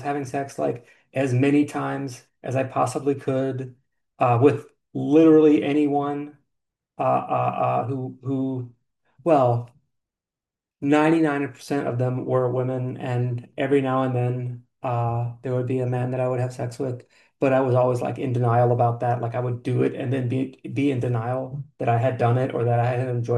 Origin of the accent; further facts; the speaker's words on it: the South, United States; I am originally from the South, the Southern US rather. A very different culture than where I live today.